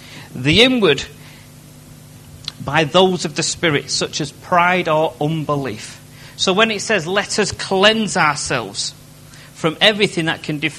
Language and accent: English; Salford, North West England, United Kingdom; as soon as you say to somebody, I'm from Salford, they go, oh.